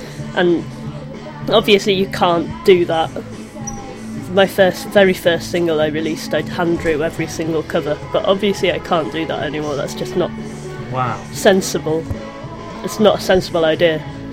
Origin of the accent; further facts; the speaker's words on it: North West England, United Kingdom; now in Manchester, United Kingdom; No, originally I'm from the Wirral.